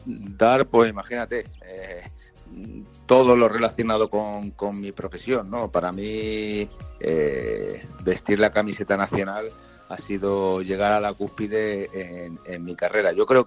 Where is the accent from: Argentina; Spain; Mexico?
Spain; Seville, Andalusia; also born or lived in Zaragoza / Madrid / Murcia; Sí, bueno, nací en Zaragoza, de ahí fui a Madrid. A los 4 años salí mi padre salió destinado para Murcia, en la Academia General del Aire, y aquí estuve hasta los 10 años y medio aproximadamente, que ya sí tiro para Sevilla